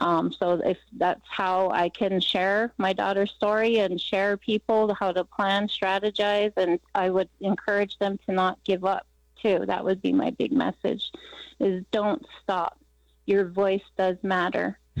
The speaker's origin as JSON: {"language": "English", "region": "Montana", "country": "United States", "tie": "born or raised there", "said": "And also I go back for awareness walks in my hometown on the Blackfeet Reservation."}